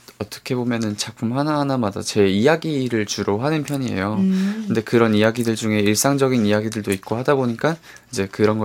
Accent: Busan, South Korea; 저는 부산에서 왔고요.

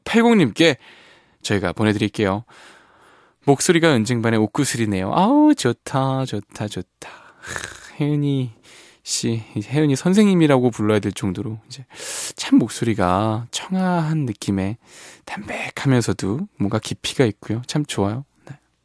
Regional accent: Nonsan, South Chungcheong, South Korea; 왠지 논산 아이들 되게 그 이쁠 것 같아요. 제가 논산 출신이거든요.

